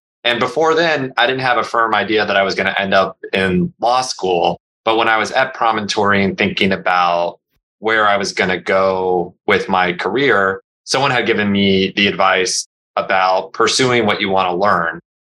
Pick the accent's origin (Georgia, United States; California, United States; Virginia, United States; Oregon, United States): California, United States; Los Angeles; moved away as an adult; So I grew up in the Los Angeles area. I grew up in San Fernando Valley, which is the north part of Los Angeles.